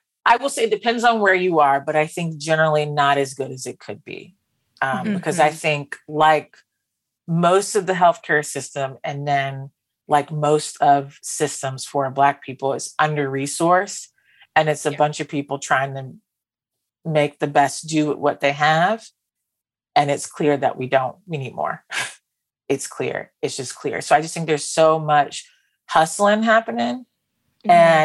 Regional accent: West Palm Beach, Florida, United States; And I'm from West Palm Beach, Florida.

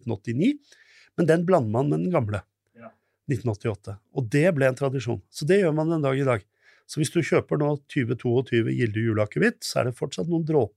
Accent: Oslo, Norway; og jeg er oppvokst i Oslo, ikke sant?

